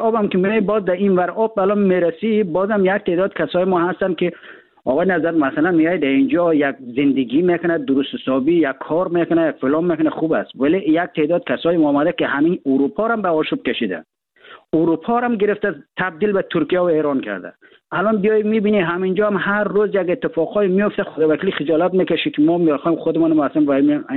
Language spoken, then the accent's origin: Persian; Afghanistan; ما در افغانستان در کشور جنگ زده بزرگ شدیم.